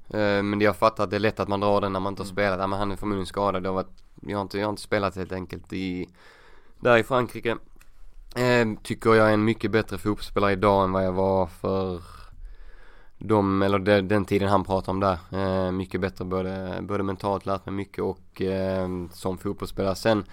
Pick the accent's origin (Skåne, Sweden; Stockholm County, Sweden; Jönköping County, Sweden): Skåne, Sweden; Helsingborg; Sen jag växte upp med ute i Helsingborg, jag gick ju på matcherna